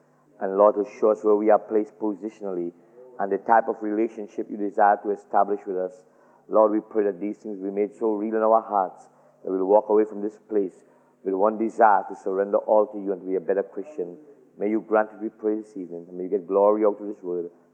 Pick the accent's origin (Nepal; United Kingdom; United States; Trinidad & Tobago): Trinidad & Tobago; And I'm from Trinidad, that's way back in the Caribbean, and the very little island there.